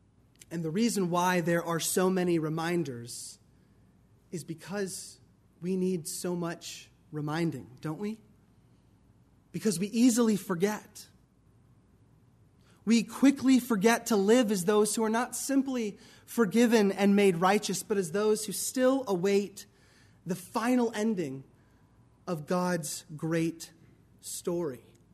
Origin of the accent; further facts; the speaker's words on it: Washington, United States; And in my home state of Washington, a grand fireworks show will occur at the Space Needle in Seattle.